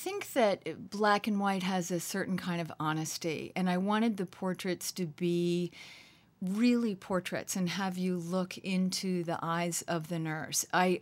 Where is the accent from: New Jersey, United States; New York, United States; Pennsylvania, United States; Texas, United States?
Pennsylvania, United States; Lancaster; growing up in Amish country in Lancaster, Pennsylvania